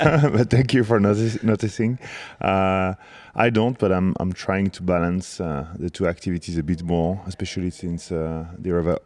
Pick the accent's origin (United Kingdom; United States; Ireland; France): France; Corsica; Yeah, big influence. The Tour de Corse was obviously the big event of the year for everyone, and especially for myself.